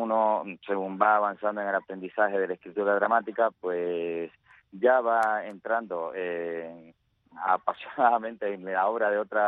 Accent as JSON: {"language": "Spanish", "country": "Cuba", "moved": "as an adult", "lives_now": "Valladolid, Spain", "said": "yo vine a Valladolid a hacer este máster de filología hispánica y realmente yo salí de Cuba"}